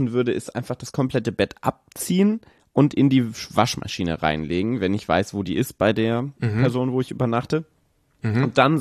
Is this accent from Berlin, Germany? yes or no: no; Kassel, Hesse, Germany; ich komme ursprünglich aus Kassel und da treffe ich mich an Weihnachten immer mit meinen Freunden.